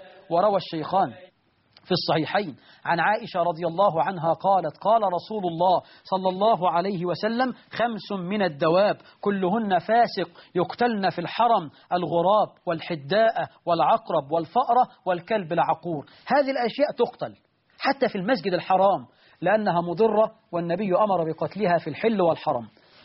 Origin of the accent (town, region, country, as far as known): Egypt